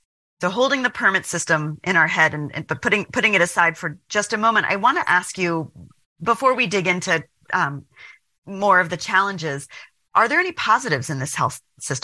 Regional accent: Atlanta, Georgia, United States; I grew up in Atlanta, and there's an excellent children's hospital in Atlanta

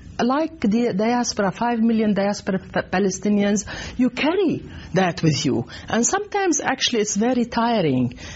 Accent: Jordan; also born or lived in Damascus, Syria; we were in Jordan. I grew up in Jordan. I was born technically in Damascus because my mother was Syrian, but I grew up as a refugee in Jordan.

